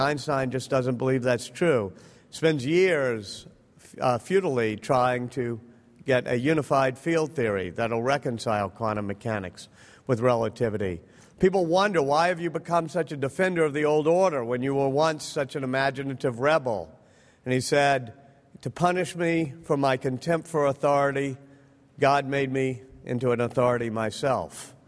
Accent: Louisiana, United States; You know, when I grew up in Louisiana, my grandfather said to me, there are two types of people that come out of Louisiana, preachers and storytellers.

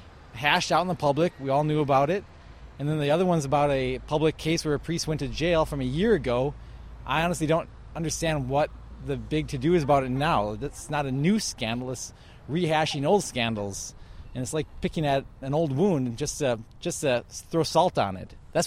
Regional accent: Burnsville, Minnesota, United States; I'm from Burnsville.

